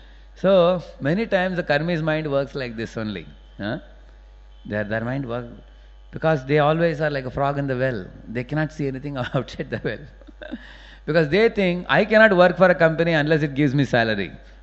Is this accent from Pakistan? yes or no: no; India; Are you from India? Then I said, I'm from India.